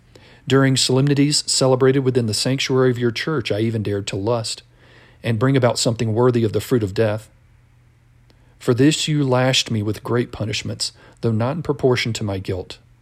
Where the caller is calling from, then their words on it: Albuquerque, New Mexico, United States; I'm recording this from Albuquerque, New Mexico